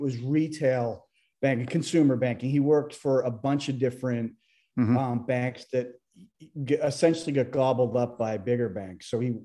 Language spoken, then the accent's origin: English; Foxborough, Massachusetts, United States; I grew up in Foxborough. I'm the oldest of three kids. I grew up about a mile and a half from the Patriots.